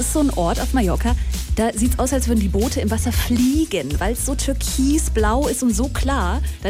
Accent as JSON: {"language": "German", "town": "Öhringen", "region": "Baden-Württemberg", "country": "Germany", "tie": "born or raised there", "lives_now": "Palma, Spain", "said": "Ich komme ja ursprünglich aus dem SWR-Rheinland, aus der Nähe von Öhringen. Das ist ja genau. Da bin ich groß geworden, in so einem kleinen Dorf."}